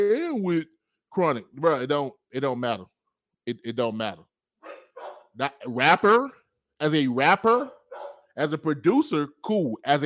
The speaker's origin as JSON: {"language": "English", "region": "the South", "country": "United States", "said": "No, like, not even just you, because I'm from the South."}